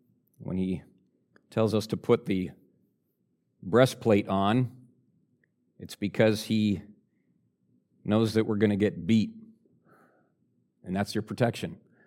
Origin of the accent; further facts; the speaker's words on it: Wisconsin, United States; Well, we grew up in West Central Wisconsin, and the weather there is a little unlike the weather here, thanks to the lake.